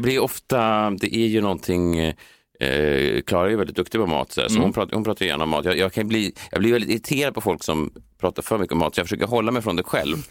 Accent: Sweden; jag var bara en svensk på semester

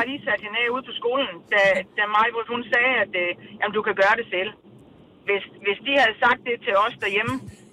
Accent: Herrested, Region of Southern Denmark, Denmark

